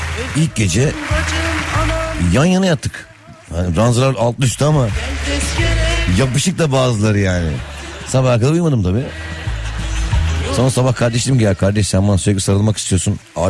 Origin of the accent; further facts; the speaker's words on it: Istanbul, Turkey; doğma büyüme İstanbul çocuğu olan ben